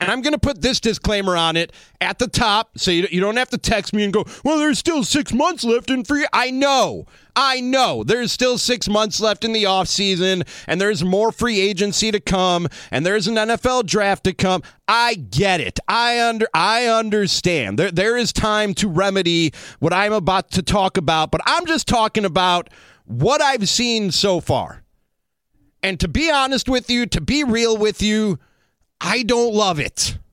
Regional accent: Chicago, Illinois, United States; I am born and bred in Chicago, true blue Cubs, Bears, Bulls fan, like you name it. I'm all Chicago.

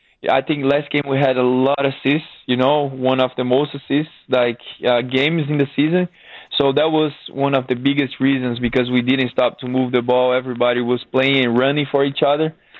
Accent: Brazil; my hometown is Brazil, so I gotta be in the flight for almost 20 hours.

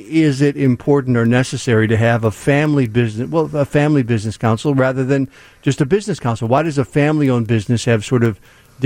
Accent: Manteno, Illinois, United States; I grew up in Manteno, a small town, and in back in the day in the 70s

